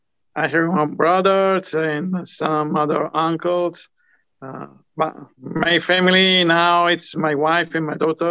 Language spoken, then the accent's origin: English; Rome, Lazio, Italy; English is a second language; moved away as an adult; also born or lived in Naples; now in Oklahoma, United States; I'm from Italy and I was born in Naples. I lived 20 years in Rome. And the past year, I moved to Oklahoma.